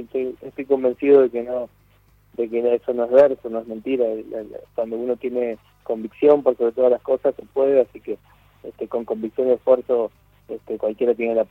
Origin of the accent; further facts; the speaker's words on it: Río Grande, Tierra del Fuego, Argentina; also born or lived in Ushuaia; yo nací en Ushuaia, y después nos mudamos a Río Grande, ahí nació mi hermano menor, y hasta los 10 años prácticamente estuve ahí en el sur.